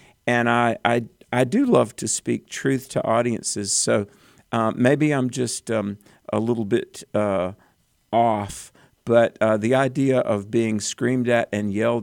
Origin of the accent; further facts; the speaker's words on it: North Carolina, United States; In my home state of North Carolina, on a couple of occasions, people have asked me to consider running for this or that office.